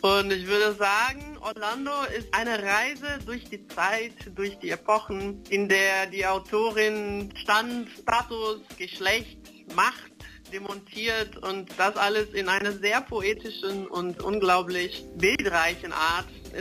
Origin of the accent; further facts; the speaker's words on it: Brazil; German is a second language; weil ich bin kein Englisch-Muttersprachlerin und ich komme aus Brasilien eigentlich